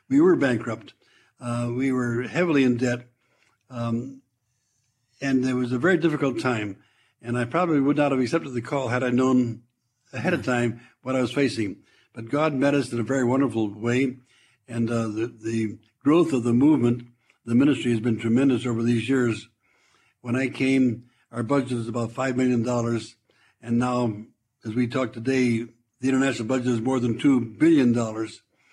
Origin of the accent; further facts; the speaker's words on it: Cleveland, Ohio, United States; I had gone back earlier to add a job back in my hometown of Cleveland, Ohio.